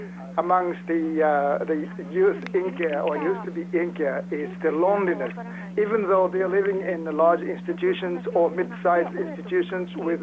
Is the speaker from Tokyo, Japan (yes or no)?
no; Osaka, Japan; English is a second language; I'm from Osaka, Japan